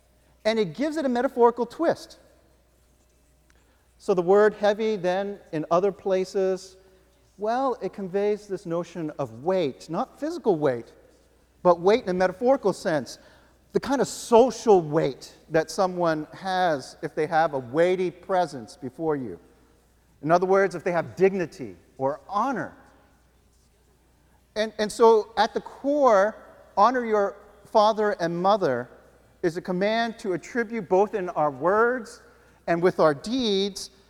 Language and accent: English; United States; And yet, growing up in the West, and particularly here in America, the call to individualism and individual freedom and self-fulfillment is so compelling